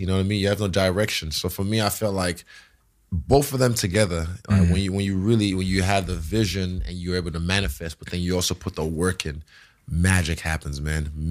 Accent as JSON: {"language": "English", "country": "Nigeria", "lives_now": "United Kingdom", "said": "You know, from where I'm from Nigeria, a lot of people will be blessed to have my old job."}